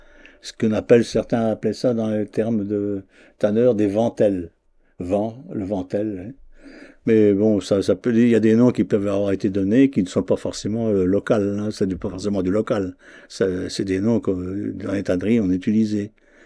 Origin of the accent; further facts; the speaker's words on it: Saint-James, Pays de la Loire, France; je suis natif de la fonderie de Saint-James, sur Sarthe.